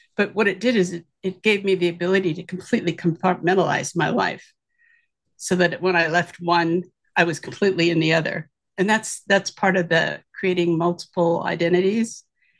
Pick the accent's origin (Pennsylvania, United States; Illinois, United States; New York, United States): Illinois, United States; Geneva; born there; Well, I was born in 1949 in Geneva, Illinois.